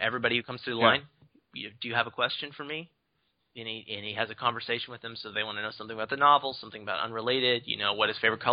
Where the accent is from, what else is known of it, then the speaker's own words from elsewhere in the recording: Portland, Oregon, United States; My hometown's here in Portland, Oregon.